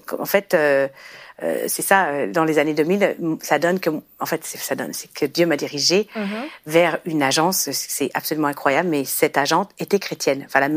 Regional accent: France

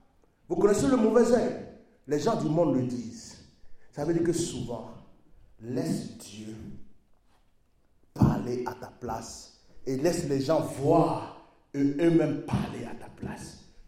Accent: Côte d’Ivoire; Il y a quelqu'un qui a chanté chez nous en Côte d'Ivoire.

